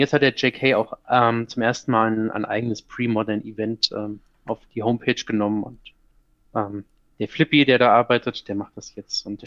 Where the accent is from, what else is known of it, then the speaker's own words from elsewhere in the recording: Aschaffenburg, Bavaria, Germany; ich komme aus Aschaffenburg, Nähe Frankfurt und Darmstadt